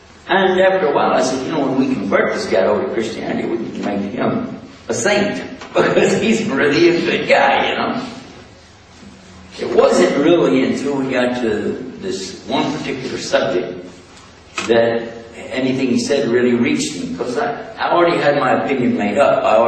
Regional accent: Texas, United States; And by the way, I'm from Texas, and you know, guys from Texas, how are they from?

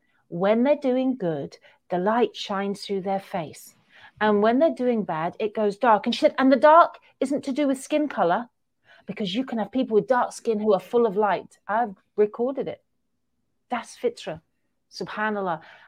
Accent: Manchester, North West England, United Kingdom; when he found out I was from Manchester, he's like, "Oh, that's amazing. And I'm really, really sorry."

